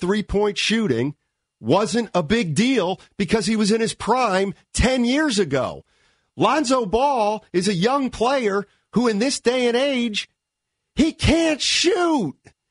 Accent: East Coast, United States; I'm from the East Coast, and that's 100% true.

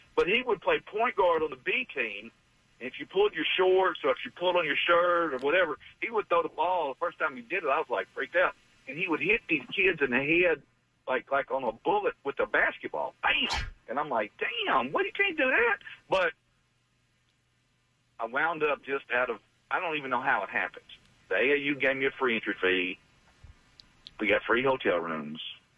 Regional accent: Memphis, Tennessee, United States; So I go in and say, hey, blah, blah, blah, I'm from Memphis, yada, yada, yada.

